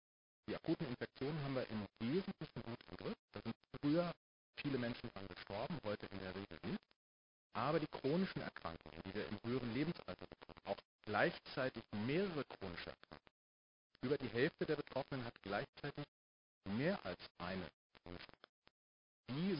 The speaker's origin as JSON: {"language": "German", "region": "North Rhine-Westphalia", "country": "Germany", "tie": "born or raised there", "said": "ich komme aus dem Sauerland und weiß, wovon ich spreche, ich lebe da zwar nicht mehr, bin da aber aufgewachsen."}